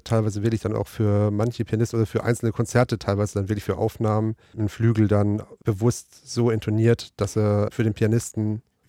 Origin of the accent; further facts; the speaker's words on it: Baden-Württemberg, Germany; born there; Ich komme gebürtig aus Baden-Württemberg auch, habe bei Firma Seiler in Kitzingen meine Ausbildung gemacht, war dann auch in Stuttgart direkt in Filderstadt und in Esslingen in zwei Reparaturbetrieben